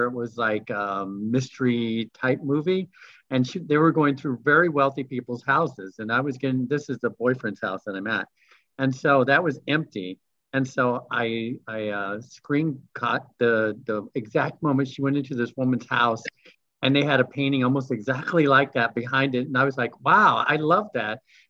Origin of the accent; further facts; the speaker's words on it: Missouri, United States; No, I grew up in Missouri, so Southern Missouri.